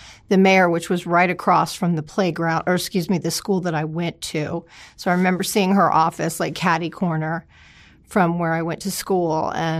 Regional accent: West Palm Beach, Florida, United States; I'm born and raised in West Palm Beach, Florida.

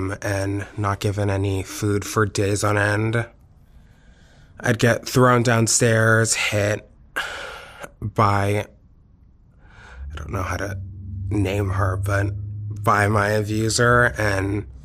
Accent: Spokane, Washington, United States; I grew up in Spokane, Washington. I always say, if you haven't gone, don't go. I would say it's a mid-sized town, and everybody kind of knows everybody in it.

